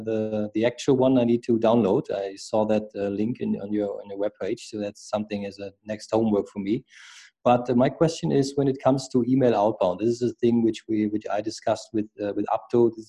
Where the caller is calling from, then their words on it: Germany; I'm dialing from Germany, far away from your place.